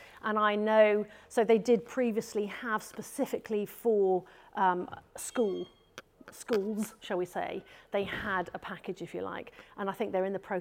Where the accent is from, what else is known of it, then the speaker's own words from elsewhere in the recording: United Kingdom; we're talking, I know we were joking about being very British and having cups of tea and tears.